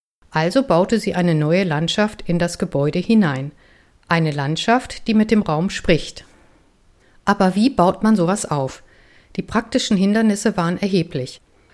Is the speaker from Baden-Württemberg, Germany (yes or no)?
no; Bochum, North Rhine-Westphalia, Germany; Als Bochumer Gewächs geht dies sozusagen speziell an meine Bochumer Community.